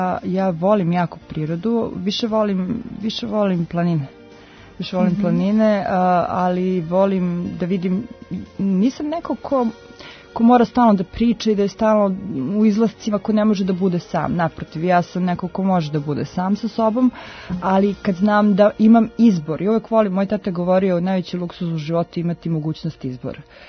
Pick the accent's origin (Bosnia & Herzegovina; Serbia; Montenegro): Bosnia & Herzegovina; Skakavac, Federation of Bosnia and Herzegovina; ja sam veliki deo detinjstva provela u Bosni, ovaj, jednom malom selu Skakavac pored Bosanskog Petrovca i ta Bosna mene poprično formirala kao dete